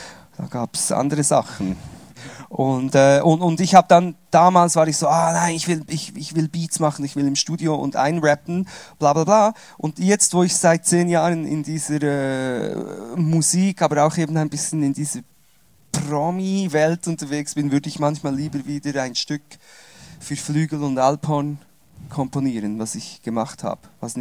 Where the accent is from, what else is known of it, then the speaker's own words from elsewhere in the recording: Switzerland; dann sind wir auf Umwegen zurück in die Schweiz gekommen. Also ich bin Schweizer, ausgewandert und wieder zurückgewandert. Kaum habe ich Hochdeutsch Portugiesisch gelernt, musste ich wieder zurückkommen in die Schweiz und konnte dann nicht mehr so gut Schweizer und Hochdeutsch. Schweizerdeutsch schon, aber Hochdeutsch